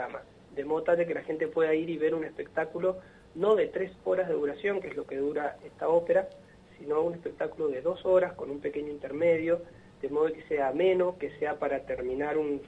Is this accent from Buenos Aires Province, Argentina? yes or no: no; Mendoza, Argentina; siendo que todos somos mendocinos